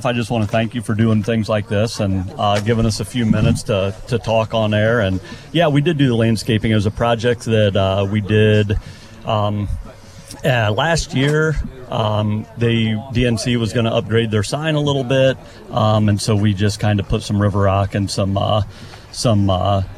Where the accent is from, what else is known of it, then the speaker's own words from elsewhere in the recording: Bluffton, Ohio, United States; I was born and raised in Bluffton. My wife and I currently reside just not far from DNC here, with a Mount Corey address.